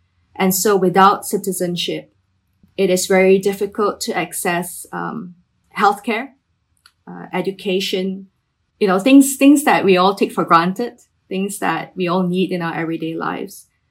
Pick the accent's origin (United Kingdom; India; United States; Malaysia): Malaysia; I am from Malaysia. I am a writer, a mother of two